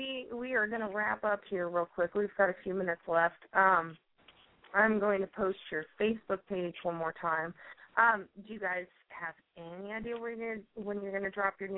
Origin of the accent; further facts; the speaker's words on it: California, United States; because I grew up in California, so I'm used to arid heat.